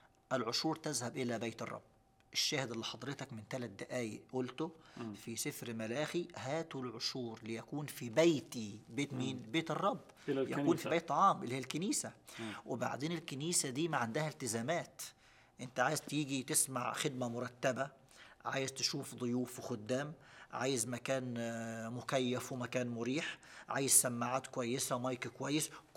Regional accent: Iraq; عندنا في العراق

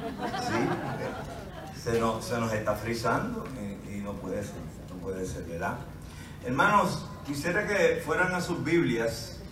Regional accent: Puerto Rico; conociendo como somos los boricuas

